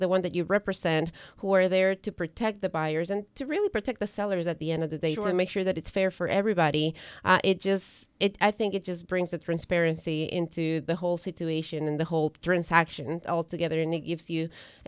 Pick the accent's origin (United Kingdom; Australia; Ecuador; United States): Ecuador; I'm from Ecuador